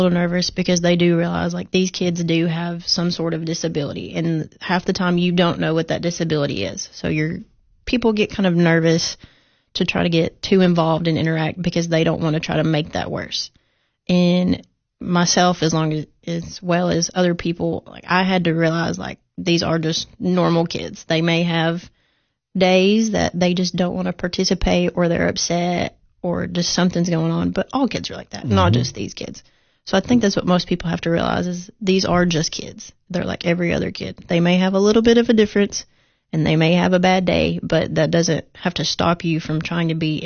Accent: Sparta, Tennessee, United States; So, you know, I'm not from Nashville. I'm from Sparta, but half of the Nashville athletes recognize me

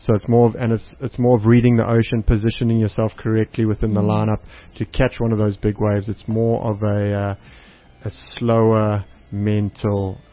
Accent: Durban, KwaZulu-Natal, South Africa; Yeah, I grew up in Durban.

